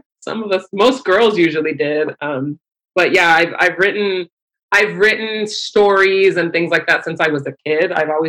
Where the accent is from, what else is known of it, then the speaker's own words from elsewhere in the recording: Reseda, California, United States; I grew up in Los Angeles in a suburb of LA called Reseda.